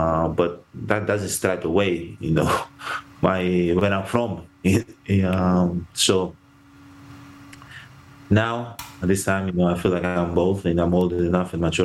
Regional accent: Greece; Both. I'm Greek and I'm Greek and Nigerian, Greco-Nigeriano. But yeah, it's you know, being in Greece, you're not Greek enough.

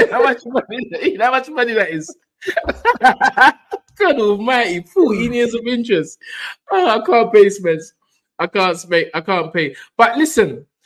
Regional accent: Nigeria; Bro, I'm Nigerian. Nigerians probably take long to get back your money, bro.

